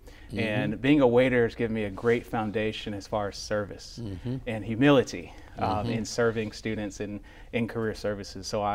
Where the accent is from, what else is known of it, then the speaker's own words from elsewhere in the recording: College Station, Texas, United States; I grew up in College Station, Texas. It's about an hour north of here.